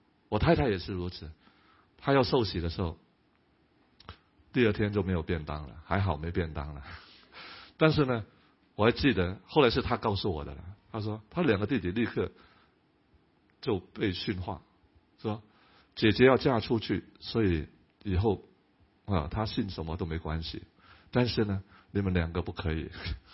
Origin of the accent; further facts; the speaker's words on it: Hong Kong; born there; 因为我大哥比我大20岁，他在大陆出生，我在香港出生。